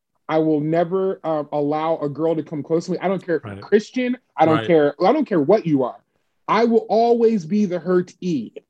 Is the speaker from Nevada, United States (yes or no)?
yes; Las Vegas, Nevada, United States; When you were growing up in Las Vegas in the kind of Nellis Air Force base area, as a kid, an unsupervised kid, you either get into drugs or you get into something or other.